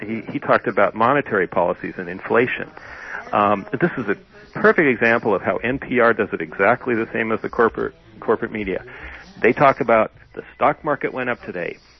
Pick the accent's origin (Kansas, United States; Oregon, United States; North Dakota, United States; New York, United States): North Dakota, United States; You know, I don't come from, you know, the West Coast. I live in San Francisco now, but I grew up in North Dakota.